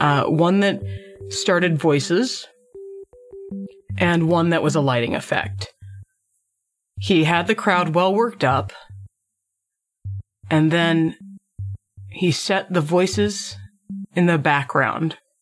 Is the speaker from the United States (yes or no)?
yes; Pennsylvania, United States; guess I'm from Pennsylvania at this point, because, I mean, I've lived there since third grade, and we'll say well past third grade at this point. So yeah, Pennsylvania. I'm from Pennsylvania-ish.